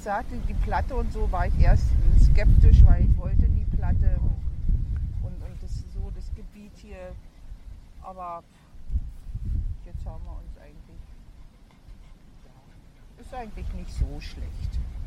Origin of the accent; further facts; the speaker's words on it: East Germany, Germany; Ich habe in Prenzlberg gewohnt. Ich bin in der DDR aufgewachsen, also im Westen geboren und dann ist meine Mutter vom Westen in den Osten geflüchtet.